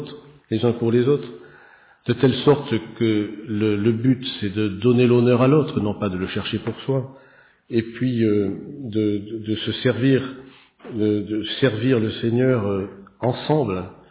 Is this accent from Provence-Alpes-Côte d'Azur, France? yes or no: no; Bordeaux, Nouvelle-Aquitaine, France; si vous venez chez nous, c'est là où on vous mettra. Du moins, si vous n'êtes pas de Bordeaux, les Bordelais, ils logent chez eux.